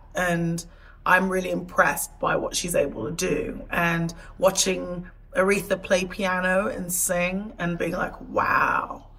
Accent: Portishead, South West England, United Kingdom; I grew up in a small town outside of Bristol, Portishead. For the first, like, good 10, 11 years of my life, I spent all of my time in this small town. I was one of, like, five black people

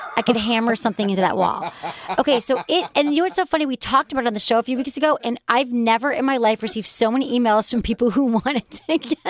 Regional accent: Zimbabwe; I'm 25 and I'm from Zimbabwe. Listening all the way in Zimbabwe.

